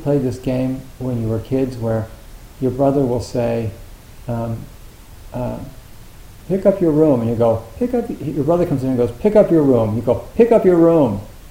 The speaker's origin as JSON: {"language": "English", "region": "New Jersey", "country": "United States", "tie": "born or raised there", "said": "if instead of growing up in New Jersey, we'd grown up in Montana"}